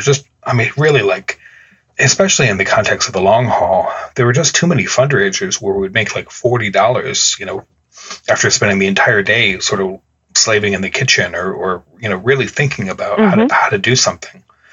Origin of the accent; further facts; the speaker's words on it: Midwest, United States; and perhaps this is also because I come from the Midwest